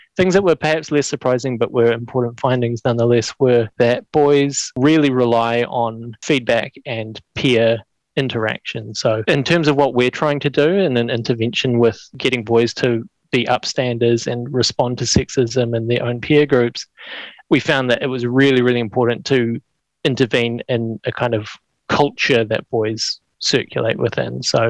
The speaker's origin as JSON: {"language": "English", "region": "South Island", "country": "New Zealand", "said": "I mean, I'm from the South Island."}